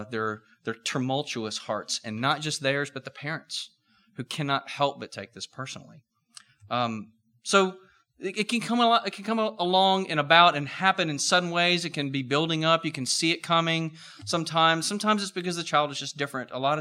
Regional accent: Huntsville, Alabama, United States; I'm from Huntsville, Alabama. So I didn't have to drive very far.

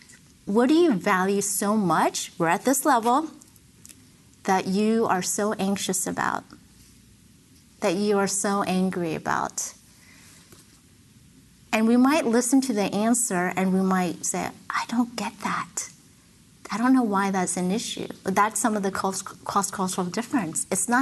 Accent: East Coast, United States; Like, I grew up on the East Coast, and then I went to the West Coast

